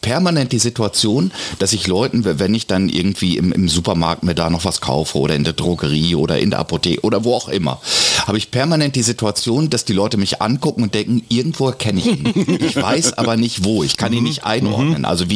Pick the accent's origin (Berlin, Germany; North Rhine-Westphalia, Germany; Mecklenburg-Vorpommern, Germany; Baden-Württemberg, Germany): North Rhine-Westphalia, Germany; Beckum; Ja, ich bin aus Beckum